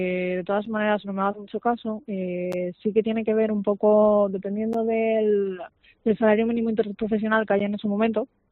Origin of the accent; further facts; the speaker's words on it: Asturias, Spain; now in Salamanca, Spain; yo no soy de Salamanca, yo he terminado aquí en Salamanca un poco por circunstancias de la vida. Yo soy